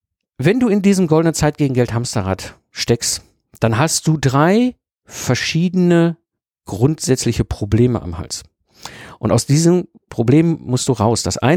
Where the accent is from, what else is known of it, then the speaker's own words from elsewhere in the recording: North Rhine-Westphalia, Germany; ich bin ein Kind des Ruhrpotts, ich bin zwischen Kohle und Stahl groß geworden.